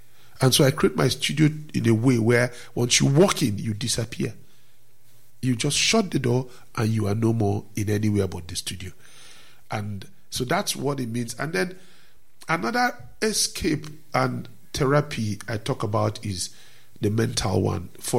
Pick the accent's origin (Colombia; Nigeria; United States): Nigeria; You see, you are battled with many things as a Nigerian young boy, born in a poor family.